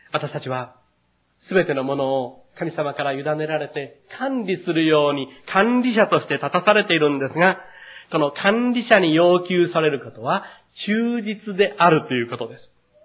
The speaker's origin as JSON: {"language": "Japanese", "town": "Takamatsu", "region": "Kagawa", "country": "Japan", "said": "私の出身の高松の教会の、"}